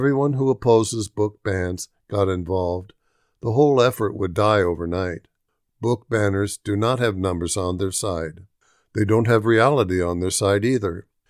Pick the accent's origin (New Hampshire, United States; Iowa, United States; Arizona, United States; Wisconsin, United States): Iowa, United States; Des Moines; When I was growing up in Des Moines, my mom had a stable job with the state